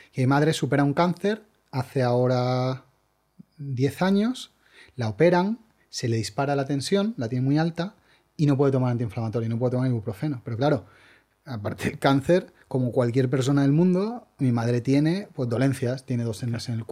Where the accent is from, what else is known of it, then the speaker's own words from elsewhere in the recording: Málaga, Andalusia, Spain; now in Madrid, Spain; Yo soy de Málaga, yo vine a Madrid ya hace 14 años